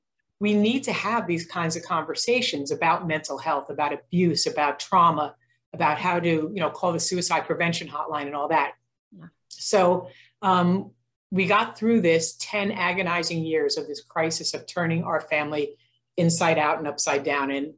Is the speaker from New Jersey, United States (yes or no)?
yes; Edison, New Jersey, United States; I win the Entrepreneur of the Year award in New Jersey and Edison, where I grew up. So it's my hometown